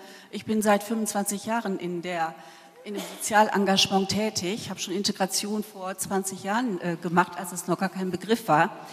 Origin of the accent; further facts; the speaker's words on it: North Rhine-Westphalia, Germany; ich komme aus der Diaspora, nördliches Münsterland, Kreis Steinfurt, ist ein bisschen weit weg